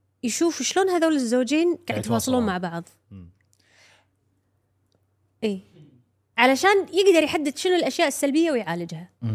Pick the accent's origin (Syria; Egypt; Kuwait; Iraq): Kuwait; غير عن زواج أنا كويتية وهو كويتي